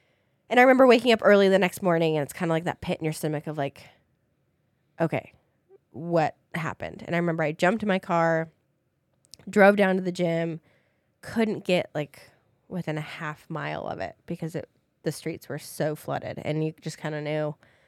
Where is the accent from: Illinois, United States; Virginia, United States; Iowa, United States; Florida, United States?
Iowa, United States; Des Moines; I am from Des Moines, Iowa, if you guys didn't know that.